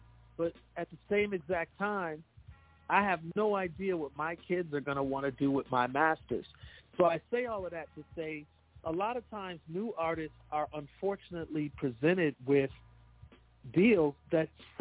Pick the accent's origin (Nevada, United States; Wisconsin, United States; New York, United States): Wisconsin, United States; Milwaukee; I'm from Milwaukee, Wisconsin. There was no deals being given to people from Milwaukee.